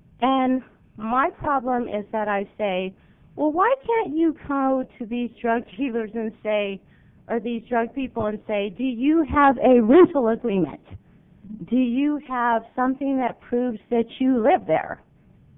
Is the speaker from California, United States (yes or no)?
yes; San Ramon, California, United States; also born or lived in Modesto; If this were Del Rio, and I grew up in San Ramon and Danville, California, and that's the equivalent of your Del Rio, this would not be happening. And I just happened to come back home, and I'm a Modestan by birth.